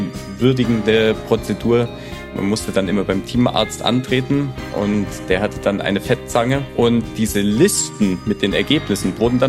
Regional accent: Wangen, Baden-Württemberg, Germany; Wir hatten damals in meiner Heimat in Wangen einen wirklich sehr großen Radsportverein

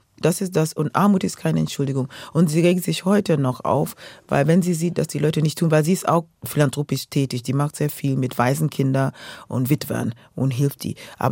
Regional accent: Nairobi, Kenya; first language Luo; German is a second language; weil wir lebten in Nairobi. Und da haben wir dann, weil meine Stiefmutter Amerikanerin war, haben wir auch sehr viel Englisch gesprochen. Aber ich habe dadurch meine Sprache gelernt. Luo ist unsere Muttersprache.

